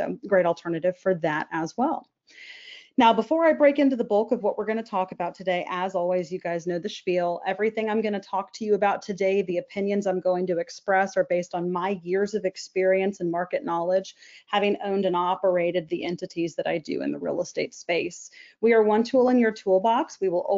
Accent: Texas, United States; We're both born and raised in North Texas. We've never moved away, didn't go away for college. We've been here our entire lives

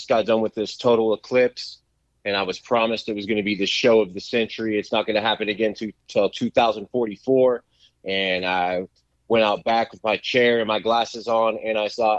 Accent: California, United States; My name's … I am from Sonoma County, California.

